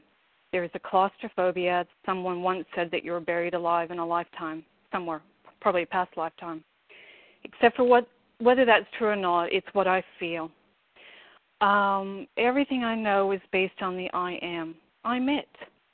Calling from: Australia; I'm calling from Australia.

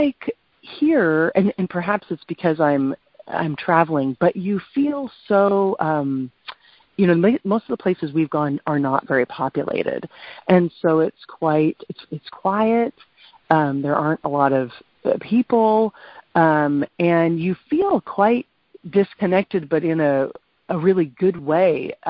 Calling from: Seattle, Washington, United States; I'm normally calling from Seattle, but I'm now calling from New Zealand.

